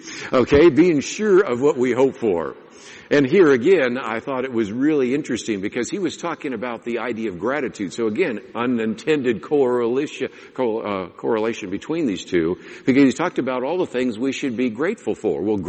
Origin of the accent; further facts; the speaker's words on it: California, United States; since I grew up in California and I grew up in a home which was actually built out of redwood